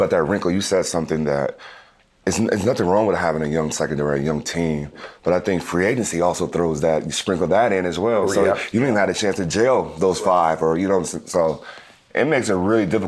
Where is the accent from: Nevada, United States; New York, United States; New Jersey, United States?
Nevada, United States; Las Vegas; My dad was a gambler, you know. I grew up in Las Vegas.